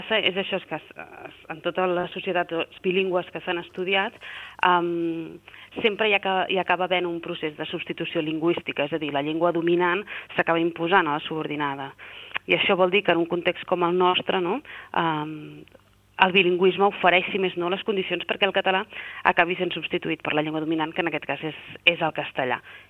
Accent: Catalonia, Spain; els bilingües al final som els catalans

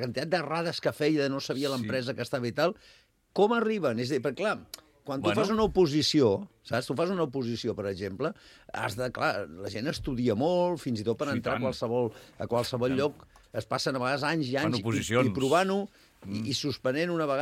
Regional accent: Catalonia, Spain; I som catalans i ja està.

